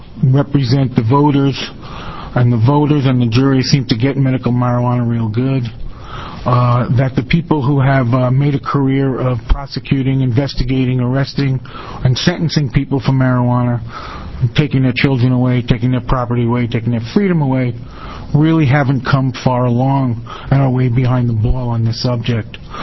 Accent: Eugene, Oregon, United States; I'm an attorney from Eugene

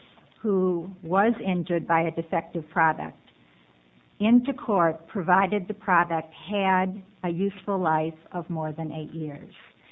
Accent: Portland, Oregon, United States; I am an attorney from Portland, and I'm the president-elect of the Oregon Trial Lawyers Association.

